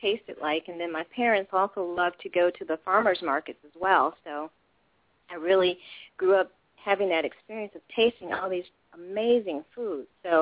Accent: Ohio, United States; I grew up in Ohio, and my grandparents had a really tremendous garden that was just filled with everything from apples to, you know, all types of leafy greens

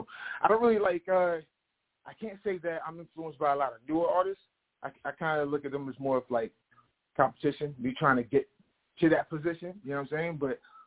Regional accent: New Jersey, United States; also born or lived in Miami; I grew up in, I grew up in Jersey. I was born in Miami, so I'm used to the heat. You know what I mean? I'm a Haitian boy myself, so I'm used to the heat

